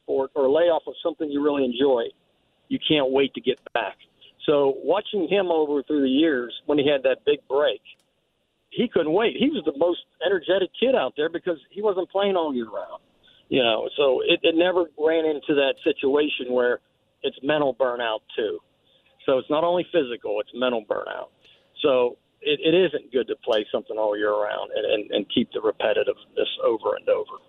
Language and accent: English; Pittsburgh, Pennsylvania, United States; I grew up in an area of blue – I grew up around Pittsburgh. We grew up in a coal mining town.